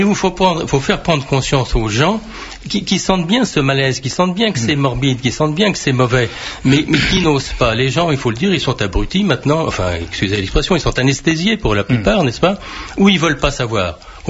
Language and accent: French; Brittany, France; moi je suis breton, j'habite la Bretagne